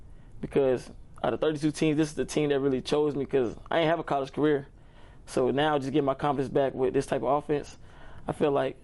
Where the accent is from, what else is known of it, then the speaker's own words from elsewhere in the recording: Atlanta, Georgia, United States; I'm from Atlanta, Georgia. I went to Martin Luther King High School.